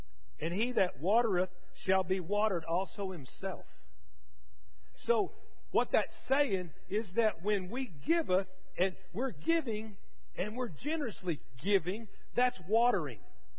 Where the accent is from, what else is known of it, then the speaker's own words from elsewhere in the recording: Texas, United States; because I grew up in West Texas, and when I was growing up, we used to go to every football game because my sister marched in the high school band.